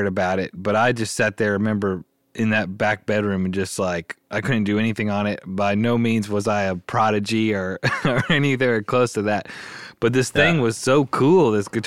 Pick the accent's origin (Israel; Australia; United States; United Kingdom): United States; Memphis, Tennessee; So I was born and raised in Memphis, grew up here